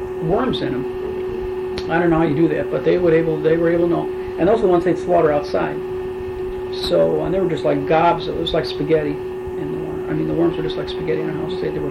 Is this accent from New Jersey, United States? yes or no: no; Chicago, Illinois, United States; I'm from Chicago